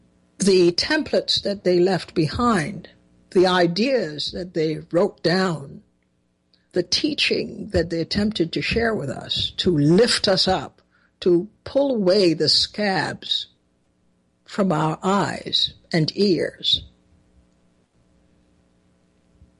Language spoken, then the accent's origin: English; Trinidad & Tobago; I'm very proud that we have something in common. We are both from Trinidad.